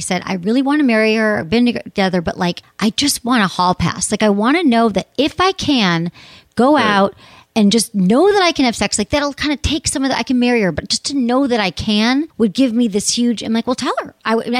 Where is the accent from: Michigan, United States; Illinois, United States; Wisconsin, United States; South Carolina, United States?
Michigan, United States; But you're in, I'm from Michigan.